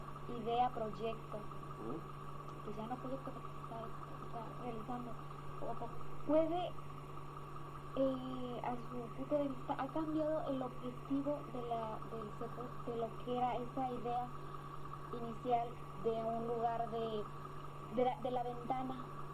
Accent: Baja California, Mexico; que somos de México

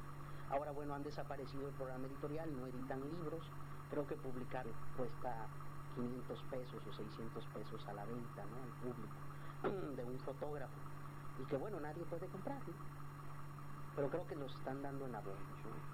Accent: Baja California, Mexico; Nosotros no somos raza, no somos chicanos, no somos pochos, no somos nada de eso. Nosotros somos mexicanos que vivimos en Baja California.

